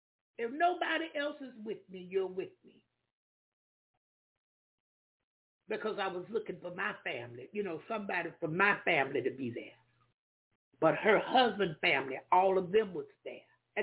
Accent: the South, United States; I'm from the South. We believe in soul food.

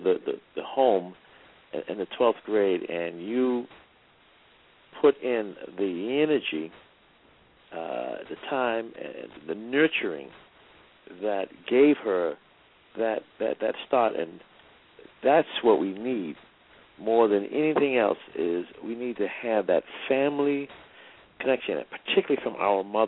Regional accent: Boston, Massachusetts, United States; I'm from Massachusetts. I'm from Boston.

